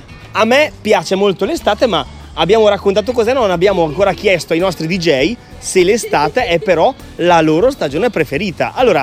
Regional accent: Brescia, Lombardy, Italy; Io dove abito io, che sono bresciano, ci sono un sacco di magagne, ma almeno le zanzare me le hanno... No, io abito in cima a una valle, abito in una valle che si chiama Val Trompia

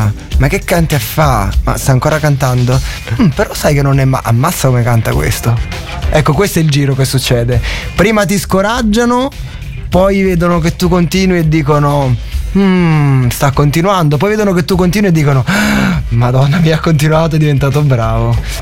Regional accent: Avellino, Campania, Italy; noi siamo di Avellino e non dobbiamo somigliare né a quelli di Napoli, né a quelli di Caserta, né a quelli di Salerno, né a quelli di Roma

